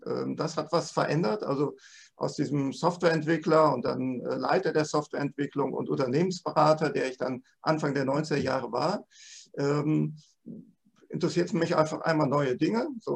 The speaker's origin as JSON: {"language": "German", "region": "North Rhine-Westphalia", "country": "Germany", "tie": "born there", "moved": "yes", "lives_now": "Bad Homburg, Germany", "said": "ich bin gebürtiger Westfale, habe in Dortmund studiert, damals Informatik. Bin dann vor 30 Jahren nach Bad Homburg gezogen."}